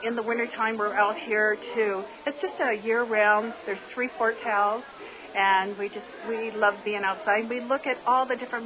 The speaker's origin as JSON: {"language": "English", "region": "Midwest", "country": "United States", "tie": "born or raised there", "said": "I grew up in the Midwest, and I love a community feeling"}